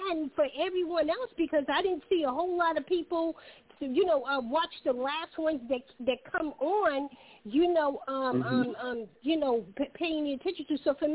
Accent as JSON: {"language": "English", "region": "New York", "country": "United States", "lives_now": "Charleston, United States", "said": "technically I'm from New York, but I love Charleston. This is where I'm at now, and this is where I'm going to rep."}